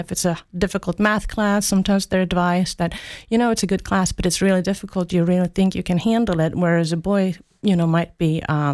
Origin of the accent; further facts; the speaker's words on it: Sweden; I grew up in Sweden, which is one of the most gender equal countries in the world.